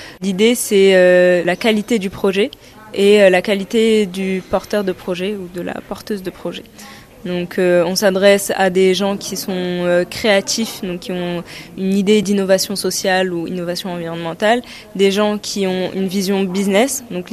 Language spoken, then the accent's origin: French; Morocco; Enfin, j'ai grandi au Maroc et je dirais vraiment qu'il y a une évolution sur les 10 dernières années.